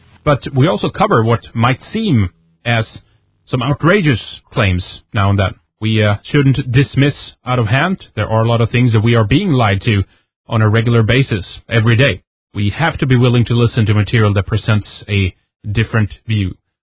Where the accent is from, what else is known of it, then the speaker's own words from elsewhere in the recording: Sweden; English is a second language; welcome. Thank you for tuning in. … from Sweden, and this is Red Ice Radio